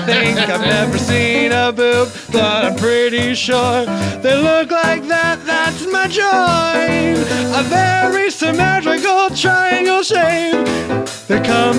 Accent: California, United States; Maybe just because we're from California at a very young age, they sort of like hammer.

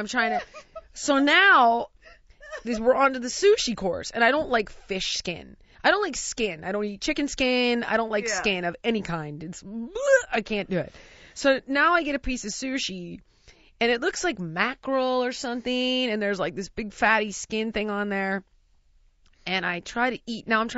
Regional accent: United States; because that's how I know it as an American.

